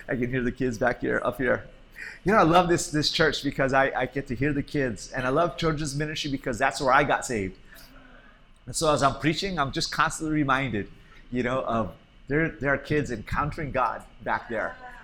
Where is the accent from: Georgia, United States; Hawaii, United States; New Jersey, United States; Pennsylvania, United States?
Hawaii, United States; we have another mission team coming in from my home state, from Hawaii.